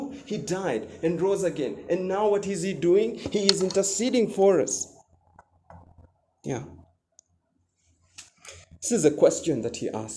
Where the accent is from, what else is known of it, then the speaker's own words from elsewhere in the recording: Kenya; You know, as Kenyan Christians, we, most of us, don't know what persecution is.